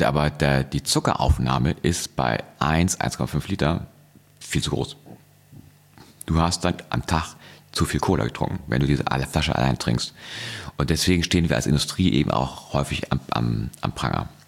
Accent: Hamburg, Germany; ich komme aus Hamburg

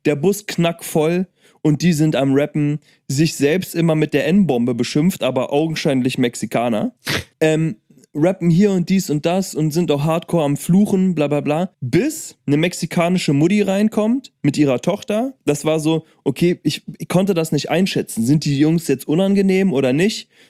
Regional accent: Germany; Ich komme nicht mal aus Amerika, ich bin Deutscher, also ich bin nur zum Urlaub machen hier.

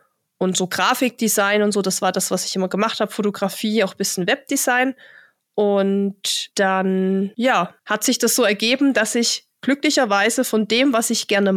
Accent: Saxony, Germany; also born or lived in Northern Germany; Bin damals auch aus München hierher gezogen. Komme ursprünglich aber aus Sachsen. Das wird man vielleicht auch immer mal wieder hören, wenn ich hier spreche. Also ich komme eigentlich aus dem Mittelgebirge

